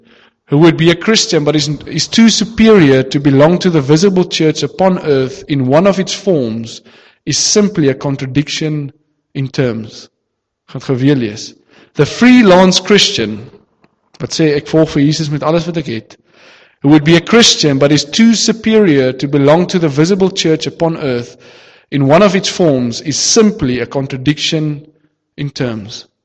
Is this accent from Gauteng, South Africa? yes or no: no; Western Cape, South Africa; Ek het op die Weskus groot geword, so daar het ons in elk geval net die vloot geken